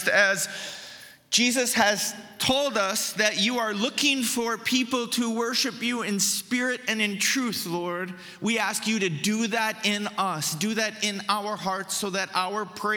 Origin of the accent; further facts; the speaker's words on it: Wisconsin, United States; So, of course, I'm from the United States, by the way, if you don't know, from Wisconsin.